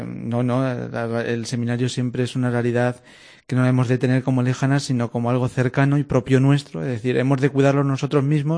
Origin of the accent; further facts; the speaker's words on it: Mejorada, Castilla-La Mancha, Spain; also born or lived in Talavera de la Reina; Soy de Mejorada, nacido principalmente en Talavera, pero prácticamente mi vida de fe y sacramental es en la parroquia de Mejorada. De hecho, allí es a donde vivo ahora.